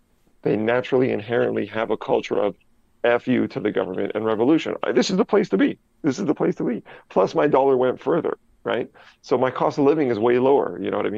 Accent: Canada; I'm from Canada

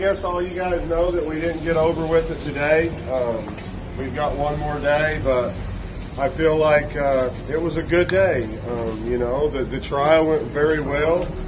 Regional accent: New Mexico, United States; Why don't you advocate for Prince Andrew to be extradited back to my home state of New Mexico

